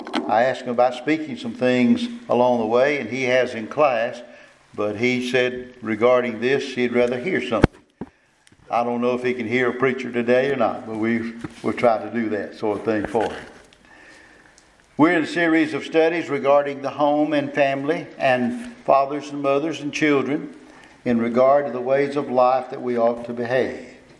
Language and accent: English; Kosciusko, Mississippi, United States; Growing up in Kosciuszko, which is the geographic center of the state of Mississippi, and was considered at one time to be possible for the capital of the state of Mississippi.